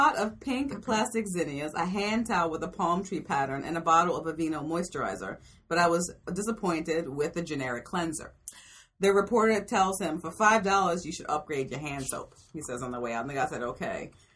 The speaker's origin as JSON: {"language": "English", "region": "New York", "country": "United States", "said": "I sympathize with this as a New Yorker"}